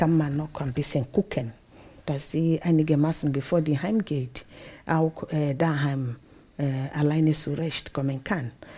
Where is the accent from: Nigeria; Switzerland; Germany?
Nigeria; bei der Geburt, zum Beispiel, wo ich herkomme in Nigeria, die Frauen beten ja vorher.